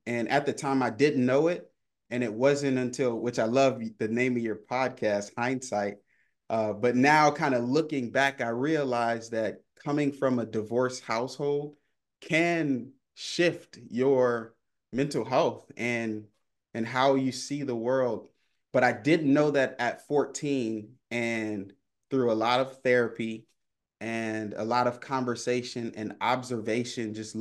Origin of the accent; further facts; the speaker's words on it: Miami, Florida, United States; born there; I was born in Miami, Florida. Sunny Miami, Florida. I was raised by two Jamaican immigrants who moved to the United States in pursuit of the American dream.